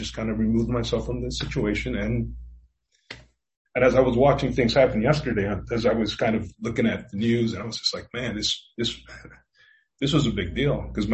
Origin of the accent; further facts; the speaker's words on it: New York, United States; Just even 9/11, as you guys know, I'm from New York.